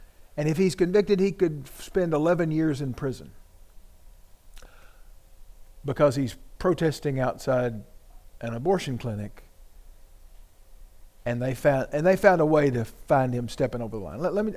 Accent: Tennessee, United States; From my home state of Tennessee, Vanderbilt University Medical Center has a center for transgender health.

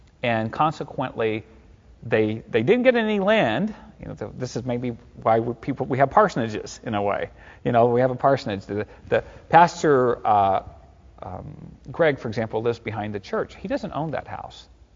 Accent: Midwest, United States; Where I grew up in the Midwest, pastors were almost always very holy.

